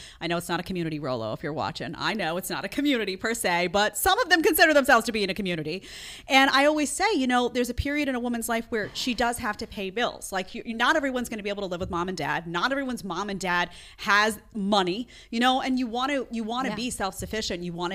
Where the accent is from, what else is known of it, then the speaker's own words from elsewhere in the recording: Staten Island, New York, United States; I grew up in Staten Island, which is outside of It's like kind of like, think of Jersey Shore or something.